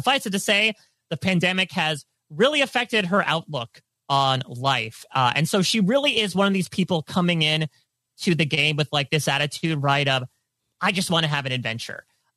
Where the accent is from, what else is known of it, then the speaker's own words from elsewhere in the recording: New Jersey, United States; We're all from New Jersey. Maybe it's in the water here. Maybe I should be drinking more water in New Jersey.